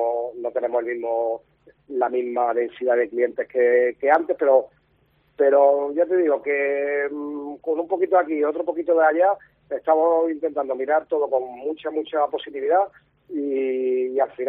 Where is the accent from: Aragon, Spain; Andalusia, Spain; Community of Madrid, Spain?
Andalusia, Spain; Jaén; now in Málaga, Spain; yo soy de Jaén y bueno, yo sé que hay productos que en Jaén funcionan perfectamente y aquí en Málaga lo he intentado introducir